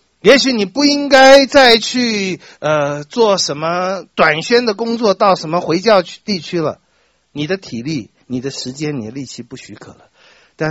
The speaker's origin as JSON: {"language": "Chinese", "country": "China", "said": "这我们中国人听了就喜欢了，要赚五千两银子，你要再赚五千两。"}